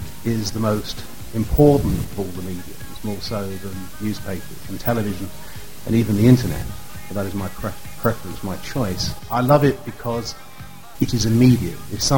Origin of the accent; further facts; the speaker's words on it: England, United Kingdom; I am an English journalist. I work for a radio station.